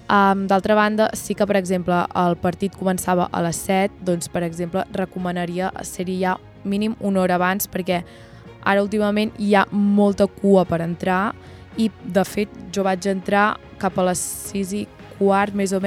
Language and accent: Catalan; Figueres, Catalonia, Spain; perquè som de Figueres